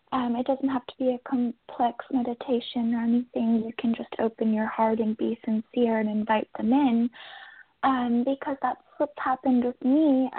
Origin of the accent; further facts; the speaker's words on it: New York, United States; I'm from New York